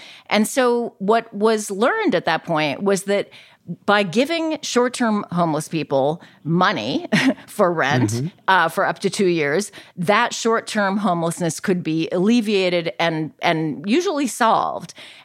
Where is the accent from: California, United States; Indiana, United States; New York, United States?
California, United States; San Francisco; moved away as an adult; I mean, I grew up in San Francisco. I wandered around the city all night as a teen, and I had never, by the time I left for college, seen a person sleeping outside.